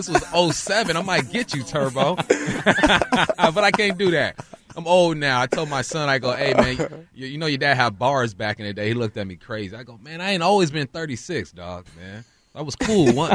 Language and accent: English; California, United States; I lean to the Warriors because they're a Cali team. I'm from Cali.